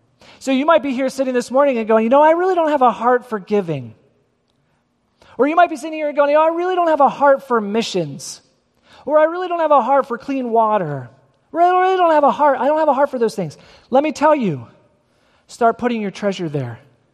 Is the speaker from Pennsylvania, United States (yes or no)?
yes; Philadelphia, Pennsylvania, United States; I'm a kid from South Philly.